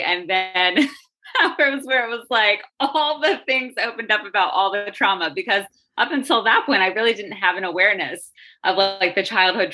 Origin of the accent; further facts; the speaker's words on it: Delaware, United States; now in Kennett Square, United States; So I recently moved to Kennett Square, Pennsylvania. I grew up in Delaware.